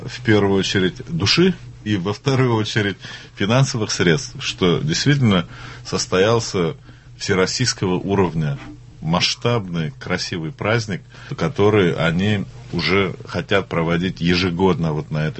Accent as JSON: {"language": "Russian", "town": "Agryz", "region": "Tatarstan", "country": "Russia", "tie": "born or raised there", "said": "когда летом мы были в гостях у себя на родине, в Агрызе, в Удмуртии, в Ижевске."}